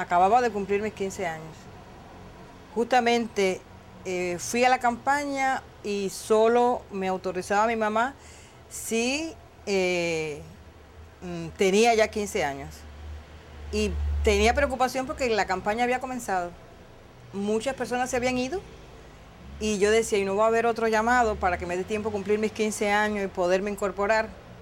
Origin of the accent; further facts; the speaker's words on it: Santiago de Cuba, Cuba; Yo soy de Santiago de Cuba